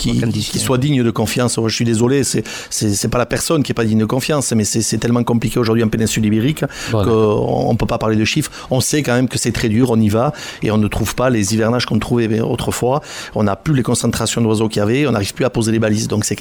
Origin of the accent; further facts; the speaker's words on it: Nouvelle-Aquitaine, France; une méthode qui nous est très particulière chez nous en Aquitaine